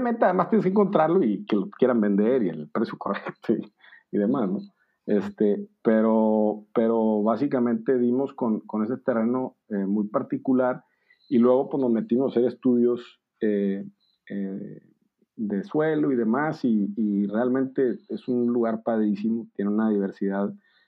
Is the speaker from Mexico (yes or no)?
yes; Monterrey, Nuevo León, Mexico; yo soy de Monterrey, entonces tampoco es que conociera a mucha gente en Baja California